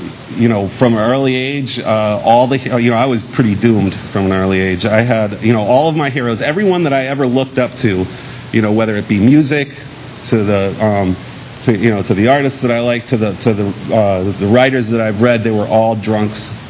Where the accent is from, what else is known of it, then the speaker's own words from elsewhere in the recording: Key West, Florida, United States; I'm from Key West, Florida, and usually when I tell people that and they know the rest of my story, they're like, well, you know, that figures.